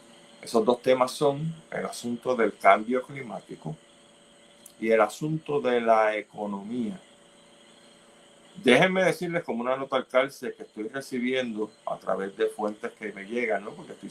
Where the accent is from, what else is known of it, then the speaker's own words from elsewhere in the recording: Puerto Rico; le competen a ustedes como buenos puertorriqueños para la supervivencia suya, de su familia y por supuesto de nuestra nación